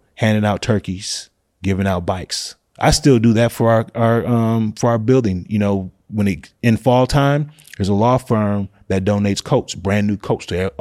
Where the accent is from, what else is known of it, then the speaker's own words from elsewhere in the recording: Minneapolis, Minnesota, United States; I'm from North Minneapolis, but mm-hmm. there's a North Minneapolis in every state.